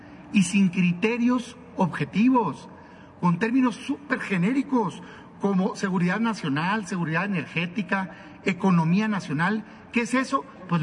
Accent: Mexico; Soy una persona mexicana, como millones que hay

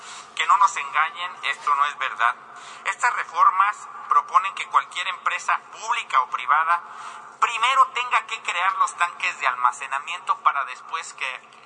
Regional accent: Mexico; Como ciudadano mexicano

